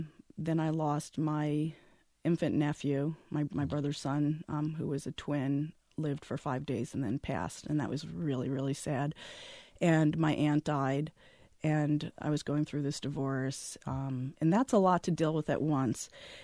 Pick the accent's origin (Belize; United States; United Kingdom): United States; New Jersey; Okay. So I grew up in New Jersey and I've always wanted to write a poem about Newark.